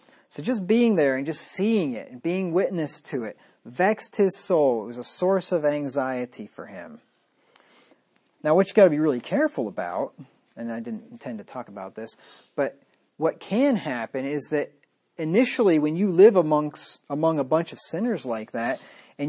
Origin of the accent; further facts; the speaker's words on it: Pennsylvania, United States; moved away as an adult; now in Missouri, United States; I've lived in Missouri longer than I have lived in any other place since I moved from Pennsylvania, where I was born 23 years ago after graduating high school.